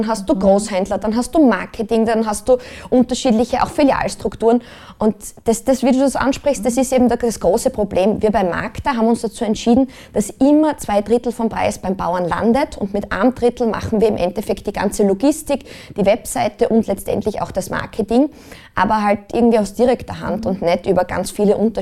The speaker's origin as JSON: {"language": "German", "town": "Stainz", "region": "Styria", "country": "Austria", "tie": "born or raised there", "said": "Also ich bin selber auch im Land aufgewachsen, Steins in der Steiermark."}